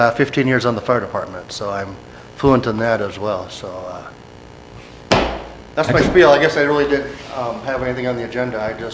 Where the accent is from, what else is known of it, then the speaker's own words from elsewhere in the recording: Minnesota, United States; I am from Southwest Minnesota. I grew up in a town of 500 people, so I speak small city.